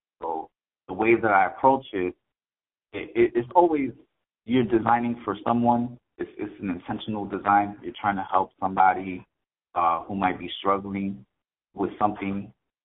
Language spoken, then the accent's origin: English; New York, United States; I feel like I'm a loudmouth from New York, so I'm just gonna be that all the time.